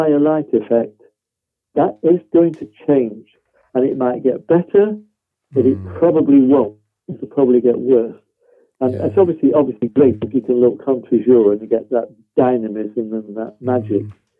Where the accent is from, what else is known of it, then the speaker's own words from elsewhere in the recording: England, United Kingdom; I suppose I'm hopelessly English, aren't I?